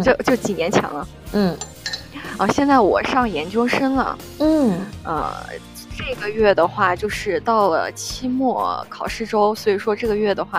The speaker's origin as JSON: {"language": "Chinese", "region": "Guizhou", "country": "China", "tie": "born or raised there", "said": "可能我小的时候虽然在贵州这边，但是我很少说方言。"}